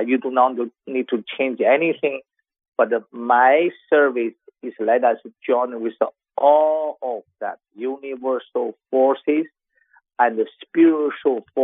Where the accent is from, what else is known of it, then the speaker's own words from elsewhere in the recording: China; So I grew up in China. I studied Western medicine, traditional Chinese medicine.